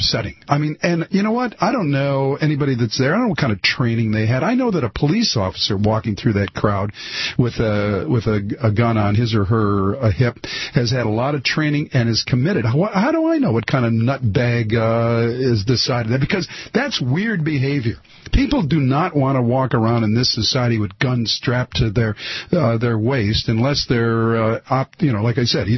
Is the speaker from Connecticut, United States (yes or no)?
no; Detroit, Michigan, United States; You know, I'll tell you, my friend, I was born and raised in Detroit.